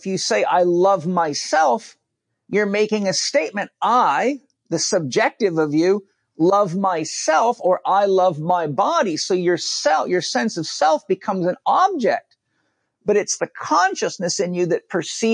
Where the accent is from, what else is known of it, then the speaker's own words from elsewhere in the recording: Australia; And as an Australian, you know that when you throw a boomerang out, it comes back to the point that it started its journey on.